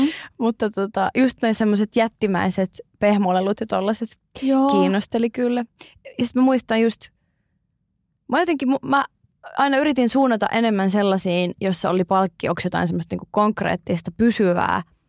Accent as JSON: {"language": "Finnish", "town": "Oulu", "region": "North Ostrobothnia", "country": "Finland", "said": "aina kun Oulussa on ne luonnollisesti, mistä olen kotoisin, niin siellä ei ole mitään omaa huvipuistoa"}